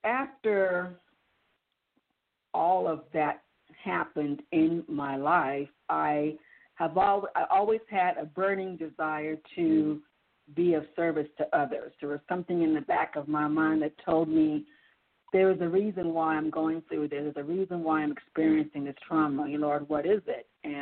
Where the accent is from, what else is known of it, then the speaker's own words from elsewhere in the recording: Los Angeles, California, United States; No, I was raised in California, Los Angeles to be exact. And around in my early 20s, my family moved to a small bedroom community of Roland Heights.